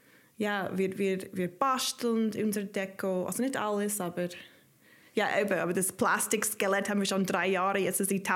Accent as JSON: {"language": "German", "country": "United States", "said": "Also ich komme aus den USA und dort ist es"}